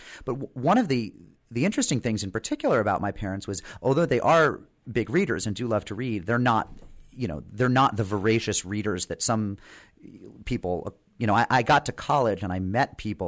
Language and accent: English; Pittsburgh, Pennsylvania, United States; the mind-blowing experiences that I was never offered growing up in Pittsburgh.